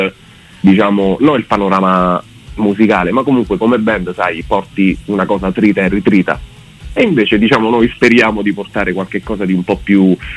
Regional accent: Abruzzo, Italy; now in Rome, Italy; invece io e Mario siamo abruzzesi

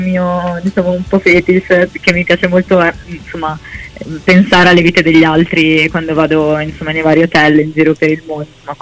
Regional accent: Milan, Lombardy, Italy; sono insomma nata a Milano, ho sempre vissuto per la maggior parte del tempo qua

